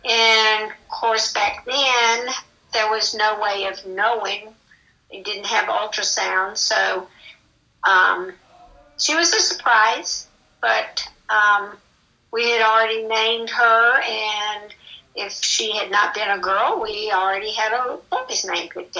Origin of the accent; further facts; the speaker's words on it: Ohio, United States; I spent many, many summers with her when I was little and growing up in Ohio.